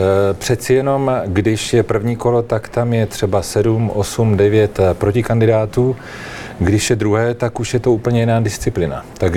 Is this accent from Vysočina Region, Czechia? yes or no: no; Prague, Czechia; Já jsem Pražák. A já jsem Pražák od narození, můžu vám říct adresy, na kterých jsem bydlel